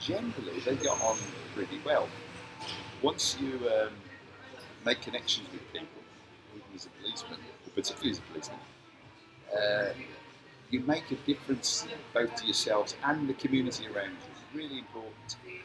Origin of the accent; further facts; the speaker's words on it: Scotland, United Kingdom; born there; now in Solihull, United Kingdom; I live in a place called Solihull near Birmingham. But I was born in Scotland, and I've always had a passion for being Scottish.